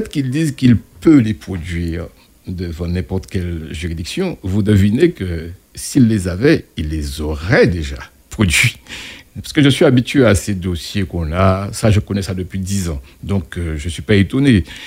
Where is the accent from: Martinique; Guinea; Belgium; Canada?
Martinique; Le François; Alors que chez nous, au François, on peut faire ça.